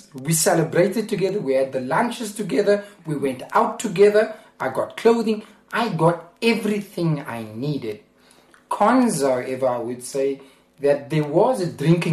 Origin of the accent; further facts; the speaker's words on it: Cape Town, Western Cape, South Africa; born and bred in the Cape.